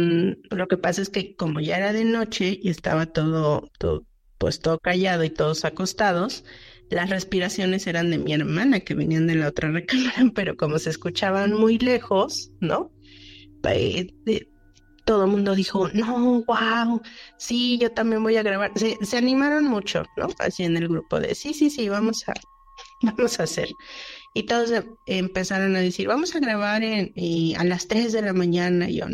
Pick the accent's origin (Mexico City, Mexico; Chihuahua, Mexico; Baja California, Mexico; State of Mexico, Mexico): Mexico City, Mexico; soy de la Ciudad de México, vivo en la delegación Gustavo Amadero.